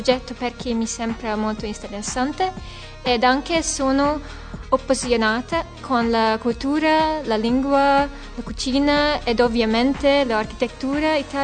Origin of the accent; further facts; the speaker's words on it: Heves, Hungary; Italian is a second language; moved away as an adult; also born or lived in London; Vengo da Ungheria, da una piccola città chiamata Heves. Gli ultimi 7 anni stavo in UK, a Londra, mentre studiavo l'architettura.